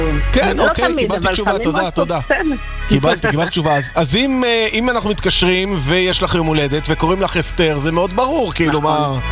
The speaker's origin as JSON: {"language": "Hebrew", "town": "Jerusalem", "region": "Jerusalem District", "country": "Israel", "said": "אנחנו ירושלמים."}